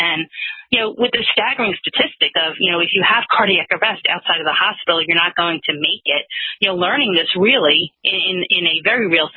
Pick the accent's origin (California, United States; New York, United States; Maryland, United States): New York, United States; I was originally from New York.